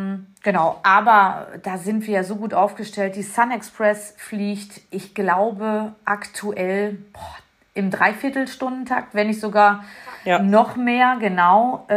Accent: North Rhine-Westphalia, Germany; also wir kommen aus Nordrhein-Westfalen. Unser Flughafen, also der nächste ist Düsseldorf.

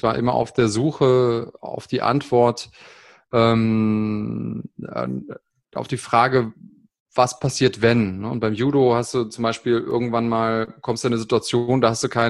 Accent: Munich, Bavaria, Germany; born there; also born or lived in Bonn; Also ich habe ja schon überall gewohnt, geboren in München, in einer Großstadt, in einem kleinen Kuhkaff mit mehr Kühen und Schafen als Einwohnern, menschlichen Einwohnern, in mittelgroßen Städten. Also ich war schon überall, in Bonn habe ich gewohnt

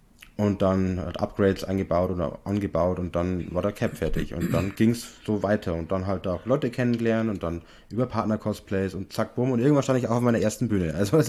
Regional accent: Passau, Bavaria, Germany; Es gibt in Passau einen kleinen Comicladen. Also, Passau ist meine Heimatstadt.

